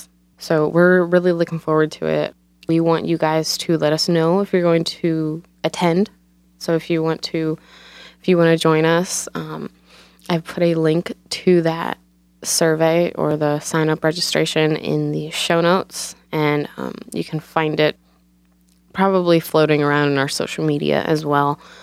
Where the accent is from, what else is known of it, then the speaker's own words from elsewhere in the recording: Ohio, United States; I've known about them for years simply because they're based in Cincinnati, Ohio, and I grew up in Ohio.